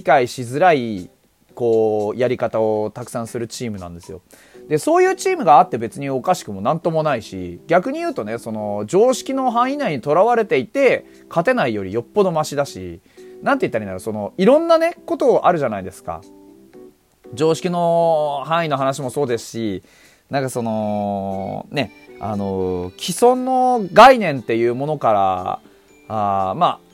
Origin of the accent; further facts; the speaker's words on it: Hokkaido, Japan; 僕ら北海道民にとっても、ものすごく縁のある人